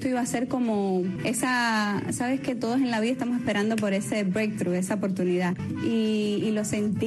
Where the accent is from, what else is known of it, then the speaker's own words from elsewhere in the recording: Cuba; es un honor para mí como cubana poner ese granito de arena